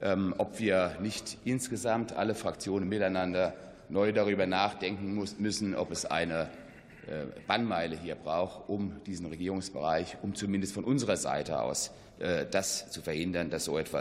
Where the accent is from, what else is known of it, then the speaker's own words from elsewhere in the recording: Hesse, Germany; Wir haben in Hessen, meinem Bundesland, meinem Heimatland, es einfach gemacht.